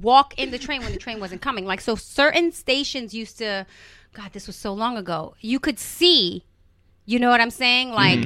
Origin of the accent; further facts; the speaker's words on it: Harlem, New York, United States; I was from Harlem. Jay was from Brooklyn. This is how we looked.